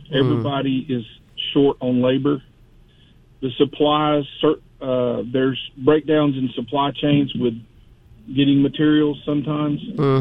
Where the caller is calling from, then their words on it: Weaverville, United States; Calling in from Weaverville.